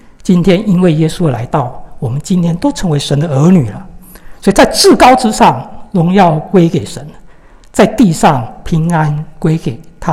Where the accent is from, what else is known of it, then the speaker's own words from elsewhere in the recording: China; 弟兄姊妹啊，我们是中国人，在我小时候，我的一个印象就是说，这种